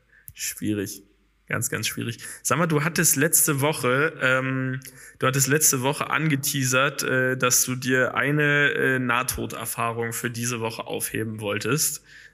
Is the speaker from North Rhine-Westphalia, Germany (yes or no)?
no; Berlin, Germany; das ist so die unattraktivste Wohnlage, die ich mir als Berliner vorstellen kann.